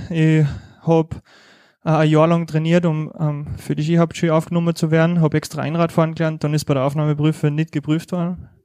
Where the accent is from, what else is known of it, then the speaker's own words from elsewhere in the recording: Styria, Austria; Also aufgewachsen bin ich in so einem kleinen Seitental vom Ennstal in der Nähe von Schladming.